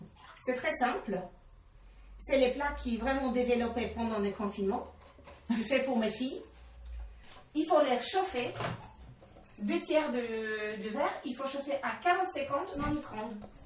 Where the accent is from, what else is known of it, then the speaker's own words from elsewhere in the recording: Poland; French is a second language; now in France; je suis polonaise, installée en France depuis 20 ans